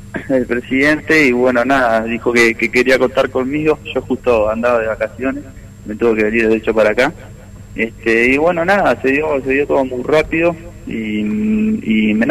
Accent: Uruguay; Porque yo vengo de allá de Uruguay, el fútbol es distinto, más lucha, más segunda pelota.

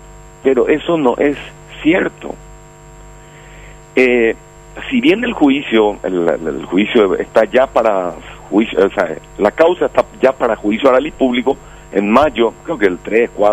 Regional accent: Paraguay; somos paraguayos que hacemos turismo interno nomás.

